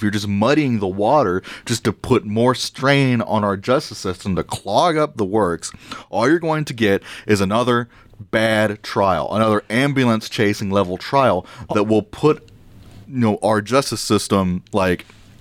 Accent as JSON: {"language": "English", "town": "Gatesville", "region": "Texas", "country": "United States", "tie": "born or raised there", "said": "My hometown of Gatesville."}